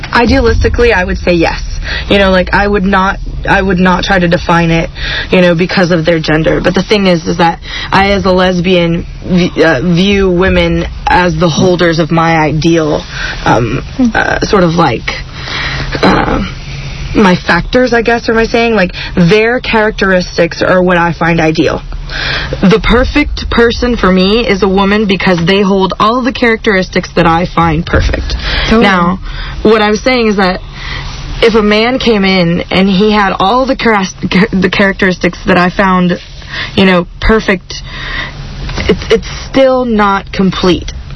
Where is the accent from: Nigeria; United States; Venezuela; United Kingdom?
Venezuela; I'm from Venezuela. Viva Venezuela. Shout out to all Venezuelans.